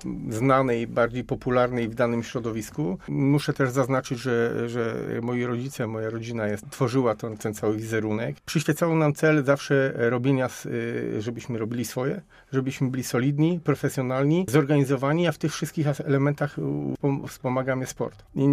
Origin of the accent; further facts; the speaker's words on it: Poznań, Greater Poland Voivodeship, Poland; Tylko ja byłem urodzonym poznaniakiem